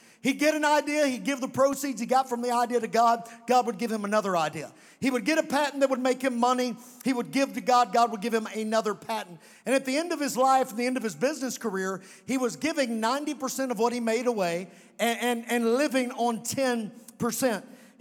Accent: Providence, Kentucky, United States; I'm from Providence, Kentucky. I don't speak French, okay?

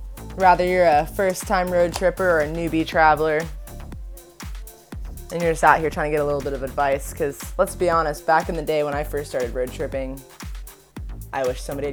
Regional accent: Daytona Beach, Florida, United States; 24-year-old recent grad student, and just moved back to my hometown of Daytona Beach, Florida.

